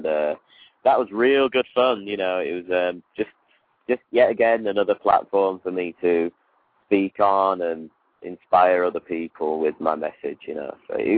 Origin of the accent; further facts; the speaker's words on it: Miami, Florida, United States; born there; I was born in Miami, so I feel kind of my roots are here, and I love it a lot, you know. And I'm very proud and honored to be American